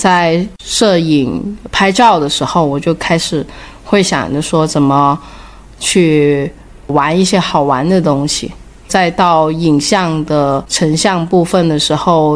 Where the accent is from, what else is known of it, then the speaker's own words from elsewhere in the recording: Guangdong, China; 因为我是广东人嘛，很靠近香港，那从小我就是看 TVB 长大的